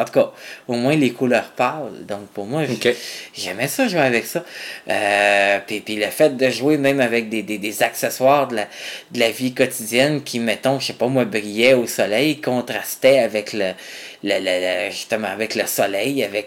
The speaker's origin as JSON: {"language": "French", "town": "Saint-Jérôme", "region": "Quebec", "country": "Canada", "tie": "born there", "said": "Moi, je suis né à Saint-Jérôme."}